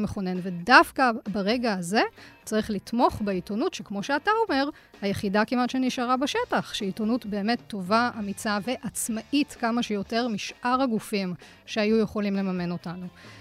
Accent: Jerusalem, Jerusalem District, Israel; גדלתי במשפחה דתית בירושלים, להורים שעלו מצרפת.

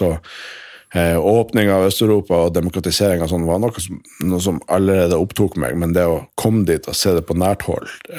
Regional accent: Nordland, Norway; now in Oslo, Norway; Ja, jeg vokste opp i Lofoten, studerte litt statsvitenskap i Tromsø, og jobbet mye med politikk og kommunikasjon her i Oslo

